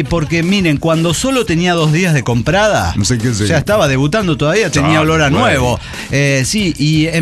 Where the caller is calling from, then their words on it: North Carolina, United States; Bueno, por ahora, desde North Carolina.